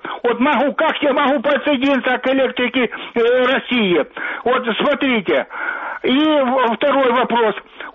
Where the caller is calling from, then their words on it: Kharkiv, Kharkiv Oblast, Ukraine; Спасибо, это Харьков